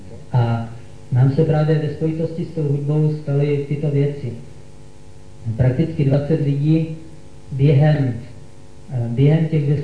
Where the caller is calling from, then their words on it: Brno, South Moravian Region, Czechia